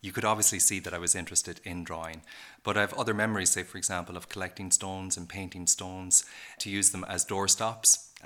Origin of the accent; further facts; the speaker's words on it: Kilkenny, Leinster, Ireland; I come from Kilkenny, really